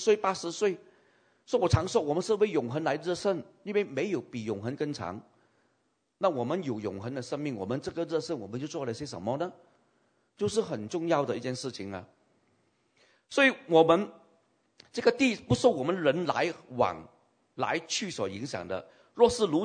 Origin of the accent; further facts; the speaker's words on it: Kampar, Perak, Malaysia; 我的老家还在金宝，没有卖，还在那边，可是没人住了。